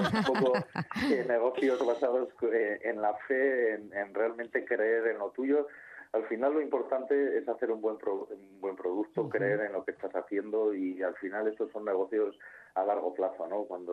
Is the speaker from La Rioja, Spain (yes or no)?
yes; La Rioja, Spain; yo soy riojano